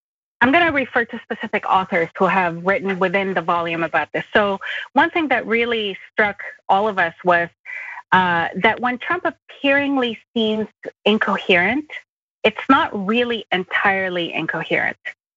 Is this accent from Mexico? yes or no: yes; Mexico; So I'm originally from Mexico